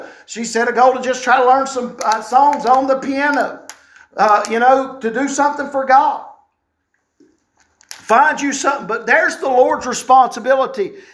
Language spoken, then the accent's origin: English; North Carolina, United States; now in Kansas, United States; My wife and I came from North Carolina.